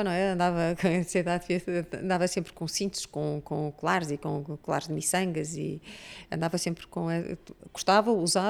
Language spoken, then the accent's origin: Portuguese; Leiria, Centro, Portugal; born there; Nasci em Leiria porque os meus avós, tanto do lado da minha mãe como do lado do meu pai, são os dois de Leiria.